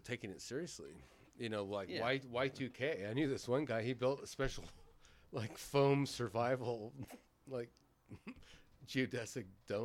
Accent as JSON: {"language": "English", "town": "Oakland", "region": "California", "country": "United States", "also_born_or_lived": "Lafayette", "said": "I was like, \"What? I'm from Oakland, you know.\" Like, we used"}